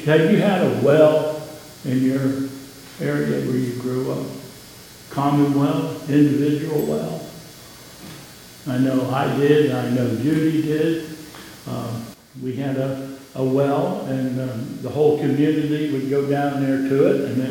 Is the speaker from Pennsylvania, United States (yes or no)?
yes; Pennsylvania, United States; Now, when I was growing up in Pennsylvania, we had a lot of those kind of things, the springs